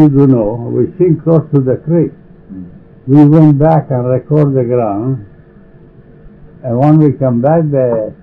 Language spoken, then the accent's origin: English; Montalero, Italy; born there; English is a second language; moved away; Italy. In the town is called Montalero.